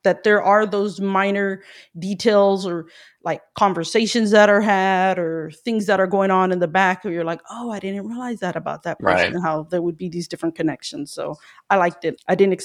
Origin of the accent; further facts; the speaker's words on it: California, United States; I grew up from in SoCal, so we usually have like a hot Halloween.